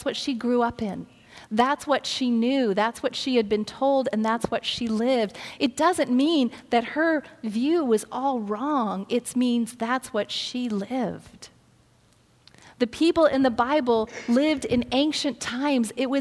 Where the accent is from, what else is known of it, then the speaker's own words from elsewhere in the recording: Ohio, United States; also born or lived in Alabama; So I grew up in Ohio. I went to school in Ohio, went to high school in Ohio. I started college in Ohio, and then I transferred to Birmingham, Alabama.